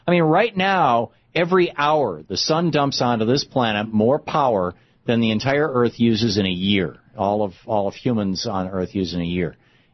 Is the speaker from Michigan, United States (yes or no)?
yes; Michigan, United States; I grew up in Michigan, and we had tornadoes every summer.